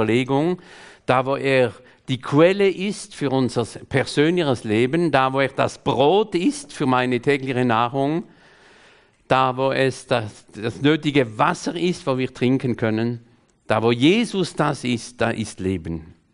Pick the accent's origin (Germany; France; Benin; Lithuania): France; dass ich nicht als Franzose denke, wie die Philosophen in Frankreich